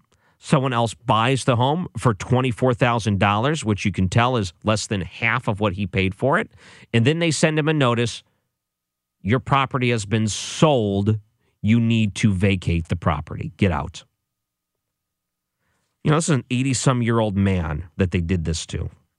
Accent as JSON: {"language": "English", "town": "Detroit", "region": "Michigan", "country": "United States", "tie": "born or raised there", "said": "When I lived in Detroit, I grew up in Detroit."}